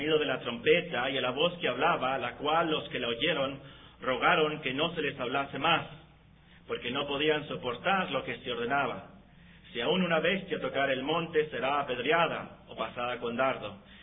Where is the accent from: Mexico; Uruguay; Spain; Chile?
Mexico; Como mexicanos, no tenemos algo de nuestra historia que nos hable acerca de la sangre rociada.